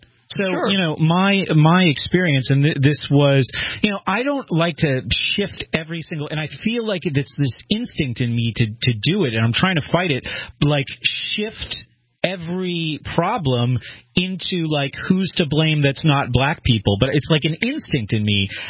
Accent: Exeter, New Hampshire, United States; And I grew up in New Hampshire in a wealthy town in the eastern part of the state called Exeter.

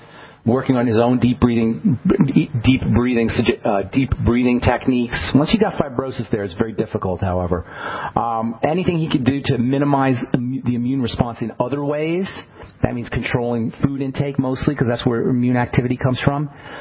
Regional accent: New Jersey, United States; You know I'm from New Jersey, right?

